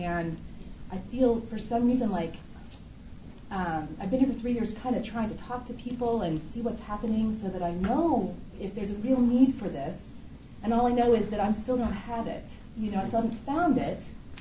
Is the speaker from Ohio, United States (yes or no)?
yes; Cincinnati, Ohio, United States; I mean, growing up in Cincinnati, Ohio in the 70s, there were opera singers on the buses.